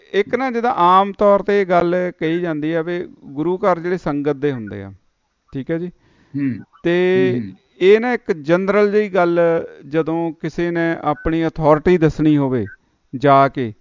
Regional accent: Bainsa, Punjab, India; ਮੇਰਾ ਪਿੰਡ ਵੀ ਬੈਂਸਾ ਹੈ ਜੀ ਹਾਂਜੀ ਬੈਂਸਾ ਵੀ ਬੰਗਿਆਂ ਰੋਡ 'ਤੇ ਆ ਅਤੇ ਲਾਗੇ ਹੀ ਆ

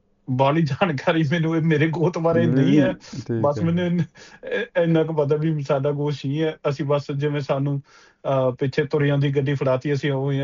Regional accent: Maur Mandi, Punjab, India; ਮੇਰਾ ਪਿਛੋਕੜ ਜਿਹੜਾ ਬਠਿੰਡਾ ਜ਼ਿਲ੍ਹਾ ਦਾ ਪਿੰਡ ਹੈ, ਮੌੜ ਮੰਡੀ ਮਾਲਵੇ ਇਲਾਕੇ ਦਾ, ਬੜੀ ਹੈਗੀ ਆ ਮੰਡੀ

